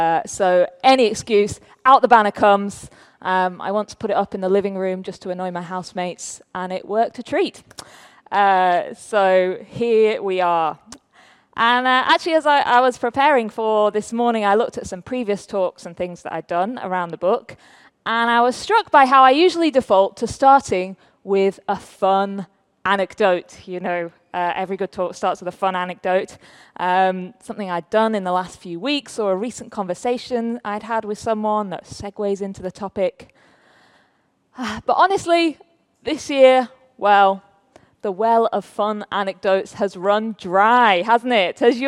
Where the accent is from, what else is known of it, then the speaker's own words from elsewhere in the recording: North West England, United Kingdom; now in London, United Kingdom; I grew up in Lancashire for the most part, but now live in southwest London in a place called Chessington.